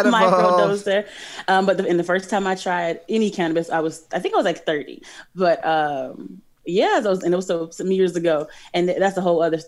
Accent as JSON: {"language": "English", "town": "Chicago", "region": "Illinois", "country": "United States", "said": "And I am from Chicago. And if you're from Chicago, you know Garrett's popcorn."}